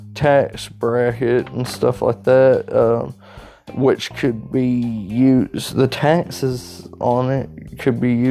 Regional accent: Arkansas, United States; Today I want to talk about legalization of marijuana and things like that here in Arkansas in my home state.

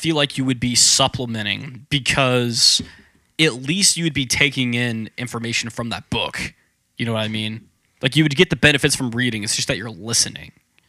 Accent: Oklahoma, United States; now in Texas, United States; So I grew up in Oklahoma, and I moved to Texas in 2009, 2010, okay.

